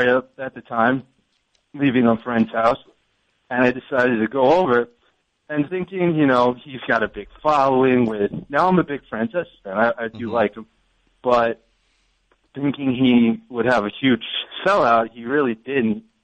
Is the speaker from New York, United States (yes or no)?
yes; Long Island, New York, United States; I'm from Long Island.